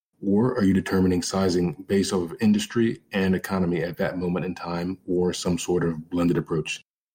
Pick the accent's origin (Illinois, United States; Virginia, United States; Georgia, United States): Virginia, United States; I'm from Virginia.